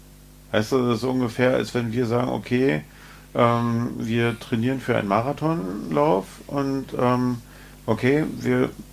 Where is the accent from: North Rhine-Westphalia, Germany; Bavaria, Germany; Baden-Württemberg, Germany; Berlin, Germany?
Berlin, Germany; Wir als Berliner sind dem noch relativ nah.